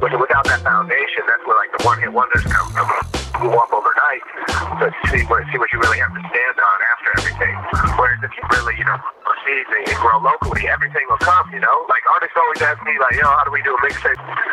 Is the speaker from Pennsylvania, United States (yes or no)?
no; Minnesota, United States; also born or lived in New York; I was born in New York, but I lived everywhere growing up, and I was in Minnesota, and I started off on radio out in Minneapolis when I was like 16 years old